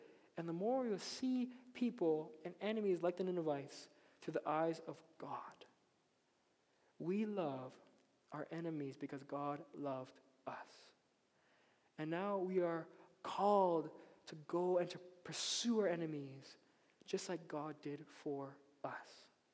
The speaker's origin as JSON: {"language": "English", "country": "Philippines", "said": "They know I'm Filipino."}